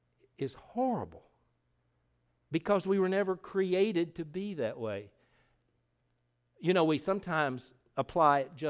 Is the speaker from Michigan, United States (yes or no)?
no; Harrodsburg, Kentucky, United States; also born or lived in Lexington; We said, well, we're from Kentucky.